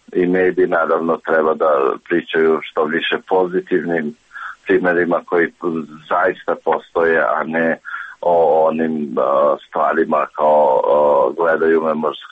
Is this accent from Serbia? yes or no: no; Peć, Kosovo; also born or lived in Sinj; pošto sam ja poreklom iz Peći